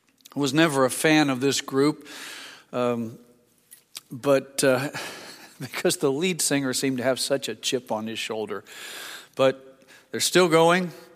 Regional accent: Vincennes, Indiana, United States; Back when I was a schoolboy in my hometown of Vincennes, Indiana, I remember one teacher.

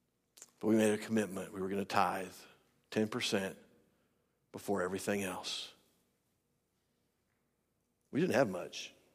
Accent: Iowa, United States; I'm from Iowa. Nobody knows me in Louisiana.

